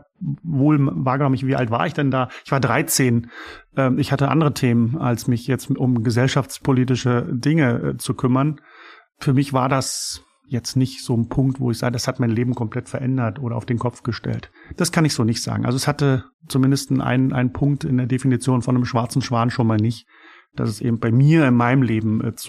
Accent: Germany; Ich bin ja in der DDR aufgewachsen und zumindest die ersten Kindheitsjahre dort verbringen dürfen

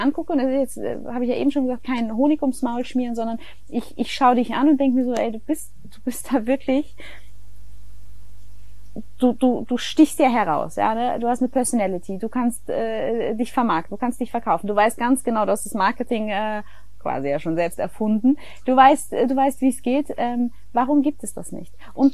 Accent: Germany; ich kann ja nicht so viel dazu sagen als Deutsche

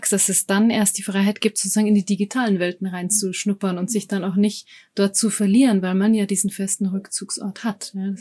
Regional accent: Germany; Sind wir Deutsche da ein bisschen zu behäbig?

